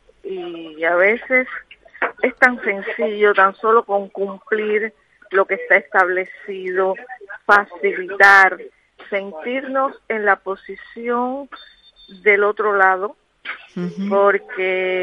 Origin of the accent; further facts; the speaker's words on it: Cuba; now in Spain; algo que se hace allá en mi país, en Cuba